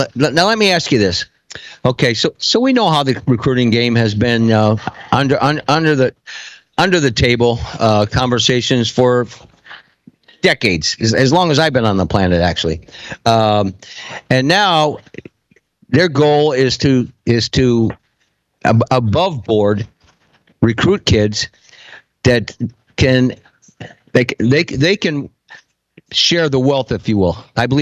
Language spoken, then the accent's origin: English; Iowa, United States; I'm from Iowa, the University of Iowa.